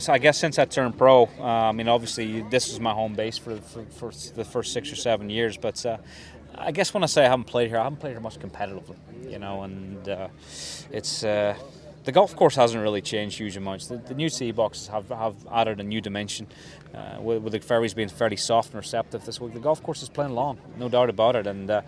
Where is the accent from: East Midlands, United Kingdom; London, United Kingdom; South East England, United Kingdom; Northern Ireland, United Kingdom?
Northern Ireland, United Kingdom; Portrush; growing up in Portrush, lived here all my life, and always dreamed of playing something rather large on the Royal Portrush links